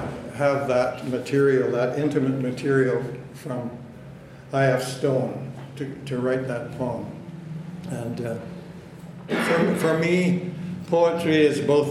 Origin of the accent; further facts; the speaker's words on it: British Columbia, Canada; I grew up on the West Coast, and all of these glass bowls, these fishing floats from Japanese fishing boats, ended up on the coast in BC.